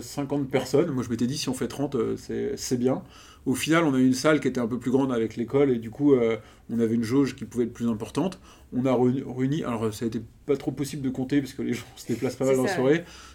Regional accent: Rennes, Brittany, France; Donc nous on est rennais. Ouais. Ça se voit pas, on est à Rennes.

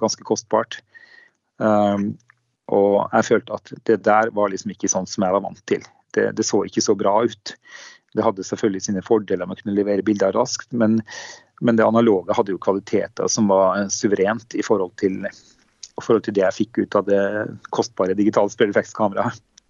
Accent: Northern Norway, Norway; also born or lived in Melhus / Sandefjord; now in Nøtterøy, Norway; Jeg har født og stort sett oppvokst i Nord-Norge og bodd i Nord-Norge nesten hele mitt liv.

